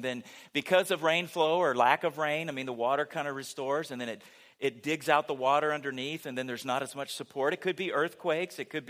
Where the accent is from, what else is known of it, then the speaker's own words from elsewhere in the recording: California, United States; growing up in California, it's funny, if you grow up there, you expect, they joke around about the season in California.